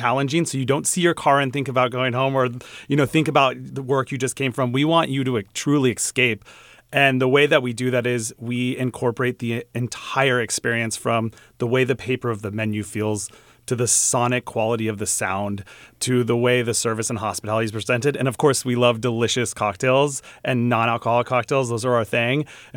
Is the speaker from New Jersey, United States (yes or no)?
no; San Diego, California, United States; Yeah, I grew up in San Diego, where one of the most famous versions of this exists, called the Turf Club.